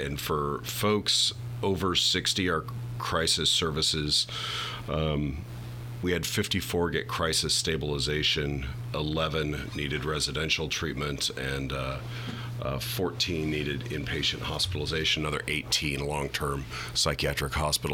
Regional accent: Davis, California, United States; Davis. I grew up in Davis, just down the road.

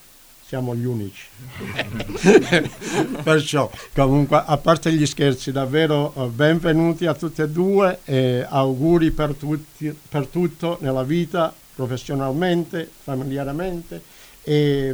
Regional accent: Calabria, Italy; noi siamo calabresi, sia io che Giuliana

